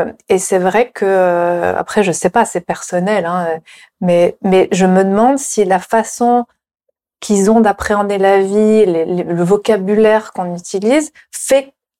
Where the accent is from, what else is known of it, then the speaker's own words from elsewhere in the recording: Switzerland; also born or lived in South Africa; enfin je suis suisse française, et même en Afrique du Sud quand j'ai commencé à vivre vraiment dans une culture anglo-saxonne